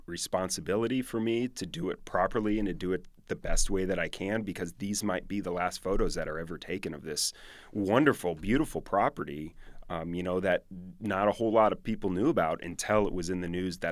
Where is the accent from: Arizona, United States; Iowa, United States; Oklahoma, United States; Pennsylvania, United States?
Arizona, United States; Tempe; Taliesin West is right up the street from where I grew up in Tempe.